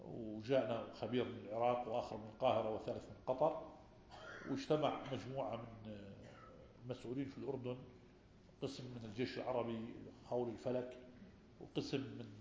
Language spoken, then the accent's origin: Arabic; Algeria; بعض المشايخ عندنا في الجزائر